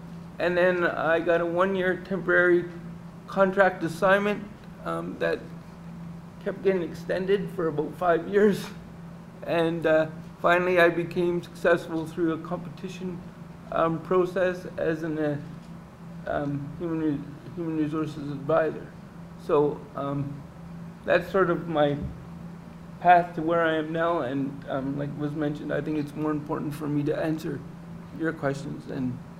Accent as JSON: {"language": "English", "region": "Ontario", "country": "Canada", "tie": "born or raised there", "said": "I grew up in Northwestern Ontario, and I went to university at Lakehead University"}